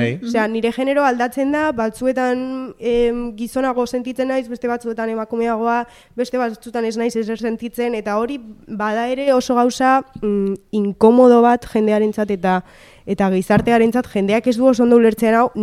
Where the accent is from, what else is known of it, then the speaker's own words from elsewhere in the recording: Vitoria-Gasteiz, Basque Country, Spain; asko maite du Gasteiz, eta ni oso gasteiztarra naiz, oso.